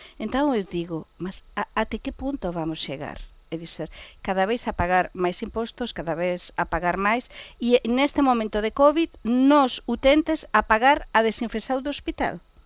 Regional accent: Spain; Portuguese is a second language; eu a dizer que não saibam que sou espanhola

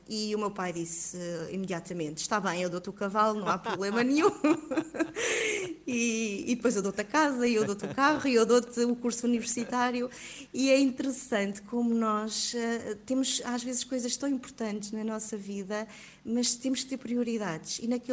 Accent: Santarém, Portugal; now in Coimbra, Portugal; na minha cidade, que sei que sou de Santarém

